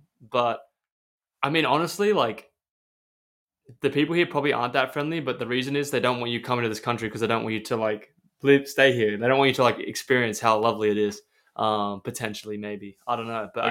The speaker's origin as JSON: {"language": "English", "country": "Australia", "lives_now": "Eugene, United States", "said": "I said, \"Oh, I'm from Australia.\""}